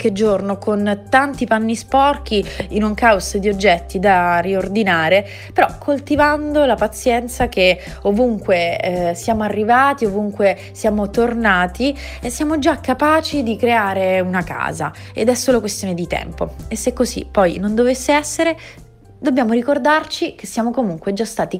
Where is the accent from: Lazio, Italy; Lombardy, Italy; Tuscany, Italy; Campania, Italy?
Lazio, Italy; accent: Roman; giuro che il mio accento romano affetta la mia dizione